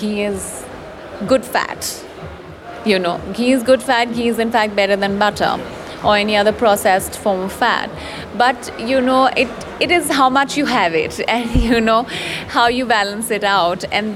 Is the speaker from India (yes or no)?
yes; Assam, India; I'm a rice eater because I'm from Assam and I can't live without rice.